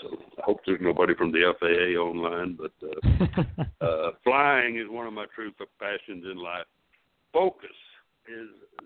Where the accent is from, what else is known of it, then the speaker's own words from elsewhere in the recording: Roanoke, Texas, United States; I'm from Roanoke, Texas, which is just north of Fort Worth, just west of Dallas, and born and raised there.